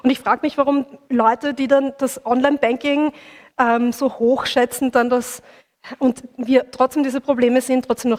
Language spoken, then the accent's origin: German; Austria; weil bei uns in Österreich wurde extra Internet über Internetwahlen diskutiert